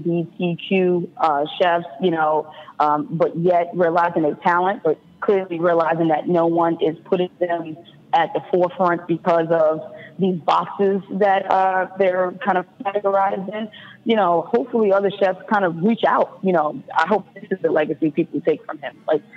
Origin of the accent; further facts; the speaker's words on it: New York, United States; And that goes back to being a New Yorker. Like, I'm a New Yorker, so I know what it feels like.